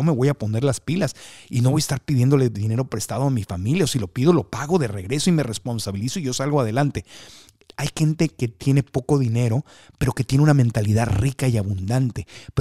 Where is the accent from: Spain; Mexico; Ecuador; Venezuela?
Mexico; Cuando yo creciendo en México, pues, yo veía a mi mamá y a las amigas de mi mamá